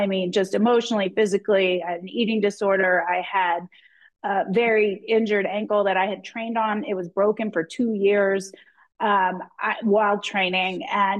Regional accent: Philadelphia, Pennsylvania, United States; moved away as an adult; also born or lived in San Francisco, United States; I was born in Pennsylvania, Philadelphia, grew up in that area, ended up in California for 35 years, San Francisco, because I went to college in the Bay Area at Stanford and then moved to the city.

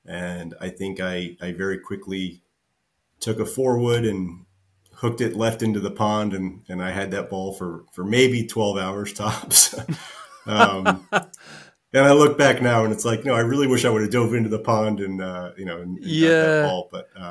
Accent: Florida, United States; So I grew up in South Florida, as I mentioned, and, you know, golf is everywhere.

